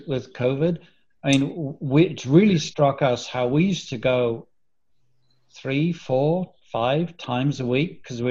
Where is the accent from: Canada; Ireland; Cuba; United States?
Ireland; And when I was a kid, I was brought up in Ireland, not in Pennsylvania.